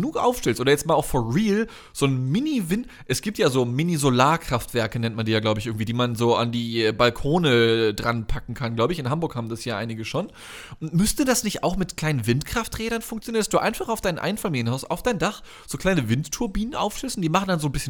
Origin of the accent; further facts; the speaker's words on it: United Kingdom; German is a second language; Ich bin Brite.